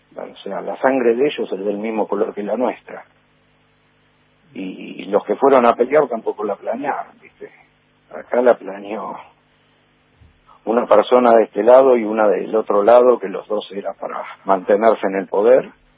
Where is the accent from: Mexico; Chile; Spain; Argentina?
Argentina; como argentino bien nacido